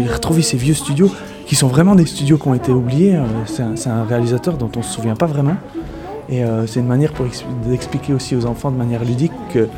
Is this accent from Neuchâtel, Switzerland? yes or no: yes; La Chaux-de-Fonds, Neuchâtel, Switzerland; moi je viens de La Chaux-de-Fonds, et je me souviens très bien de ma première lanterne magique en tant que spectateur